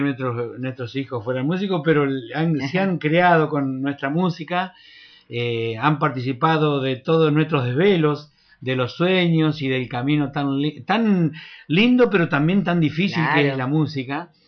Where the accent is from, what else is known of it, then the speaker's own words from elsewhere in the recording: Diamante, Entre Ríos, Argentina; Vengo de Diamante.